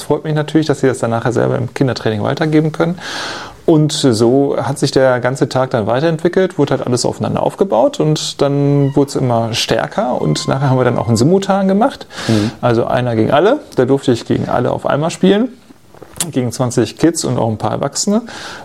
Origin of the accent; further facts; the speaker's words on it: Essen, North Rhine-Westphalia, Germany; Und ich bin aber natürlich meiner Heimat sehr verbunden, Essen. Und meine Familie, Eltern, Geschwister leben auch noch hier, größtenteils.